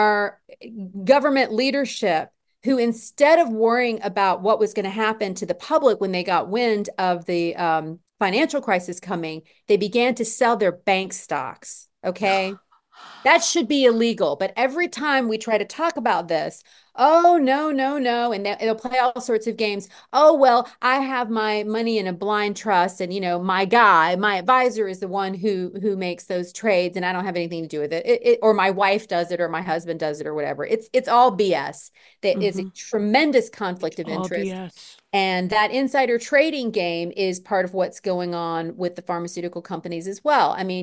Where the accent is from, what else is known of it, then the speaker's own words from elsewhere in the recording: North Carolina, United States; there's a representative from North Carolina, which is my home state.